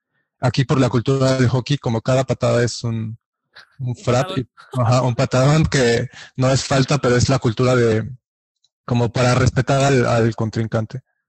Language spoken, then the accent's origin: Spanish; Mexico